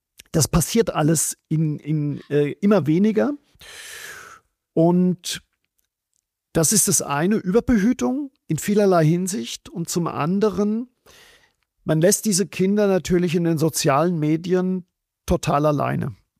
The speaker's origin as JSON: {"language": "German", "region": "Odenwald", "country": "Germany", "tie": "born or raised there", "said": "dass ich bin im Odenwald aufgewachsen"}